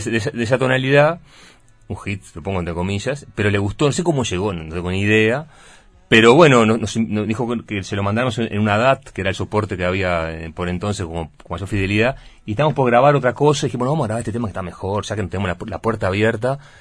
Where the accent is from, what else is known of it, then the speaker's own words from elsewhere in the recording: Montevideo, Uruguay; somos todos de Montevideo, pero nos conocemos de La Paloma.